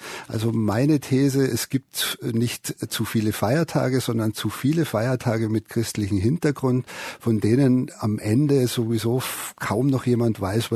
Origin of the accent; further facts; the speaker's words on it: Bavaria, Germany; ich komme aus Bayern, wie man vielleicht aus meiner Sprachfärbung vernehmen kann.